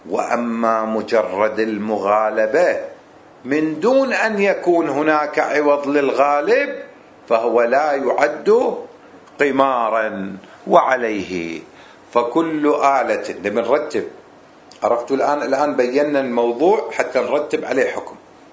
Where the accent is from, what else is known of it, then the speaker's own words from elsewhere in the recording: Kuwait; في السابق عندنا بالكويت